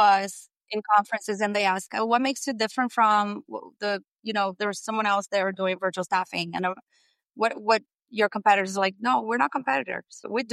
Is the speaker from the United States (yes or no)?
no; Brazil; I mean, I'm from Brazil myself, and those are myths, and they're wrong.